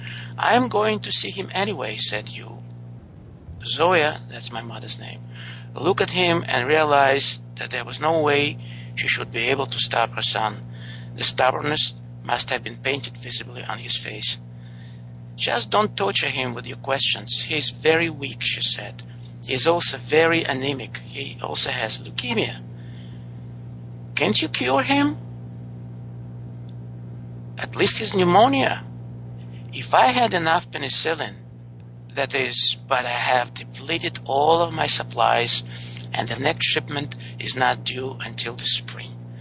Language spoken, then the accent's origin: English; Siberia, Russia; It's about my childhood, and I grew up in the Siberian labor camp because my mother was working there as a doctor.